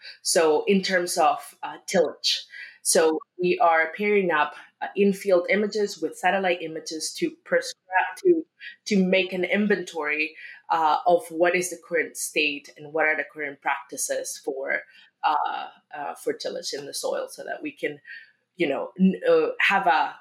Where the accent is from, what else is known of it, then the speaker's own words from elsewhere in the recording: Peru; English is a second language; now in United States; I'm originally from Peru, then master's in and bachelor's in Mississippi State, Texas A&M, and now Duke, and then North Carolina State University.